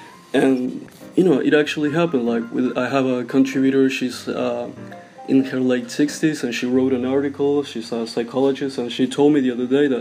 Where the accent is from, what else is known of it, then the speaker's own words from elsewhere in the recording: Buenos Aires, Argentina; English is a second language; I'm from Buenos Aires